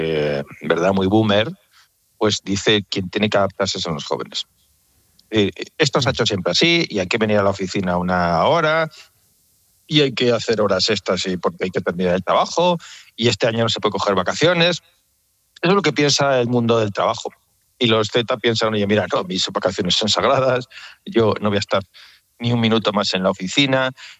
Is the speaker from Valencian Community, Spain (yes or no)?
no; Basque Country, Spain; Sí, bueno, yo soy vasco